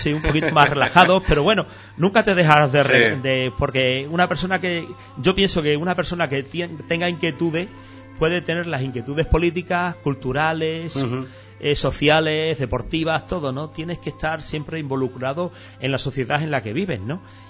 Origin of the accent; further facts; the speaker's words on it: Guareña, Extremadura, Spain; soy ciudadano de Guareña, soy padre, soy trabajador